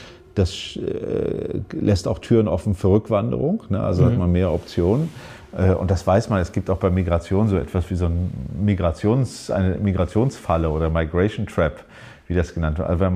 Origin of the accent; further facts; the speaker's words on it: Rostock, Mecklenburg-Vorpommern, Germany; wir hatten ja eine kleine Kirche zwischen dem Neubaugebiet Lüttenklein und Evershagen, wo ich aufgewachsen bin.